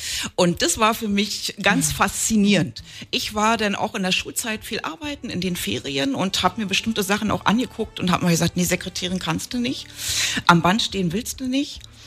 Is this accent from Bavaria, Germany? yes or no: no; Thuringia, Germany; now in Brandenburg, Germany; ich komme ja aus Thüringen, bin dort geboren und bin ganz oft umgezogen und bin irgendwann im Brandenburger Raum gelandet.